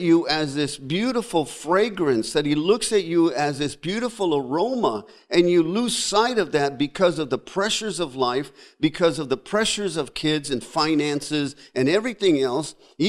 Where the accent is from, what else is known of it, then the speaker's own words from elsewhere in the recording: Las Vegas, Nevada, United States; We grew up in Las Vegas, Nevada. And in Las Vegas, probably like here, we had the four seasons.